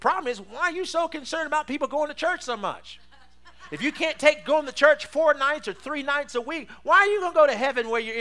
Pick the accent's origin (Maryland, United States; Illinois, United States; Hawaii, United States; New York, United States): Maryland, United States; I'm from Maryland, and we have crab broils.